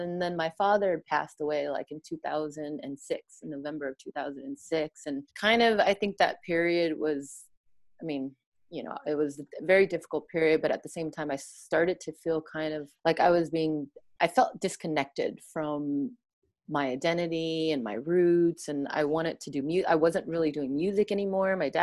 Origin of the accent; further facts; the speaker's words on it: United States; And for me, I think growing up in the States, I really wanted to kind of explore my artistic, expression